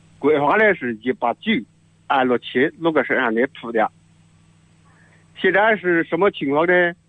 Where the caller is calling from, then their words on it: Guangyuan, Sichuan, China; 我是广元龙水镇各庄的。